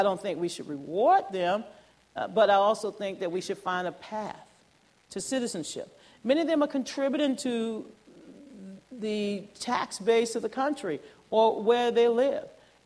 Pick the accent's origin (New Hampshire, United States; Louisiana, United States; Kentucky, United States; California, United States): Louisiana, United States; New Orleans; I'm a Gulf resident. I was born in New Orleans, born in Charity Hospital.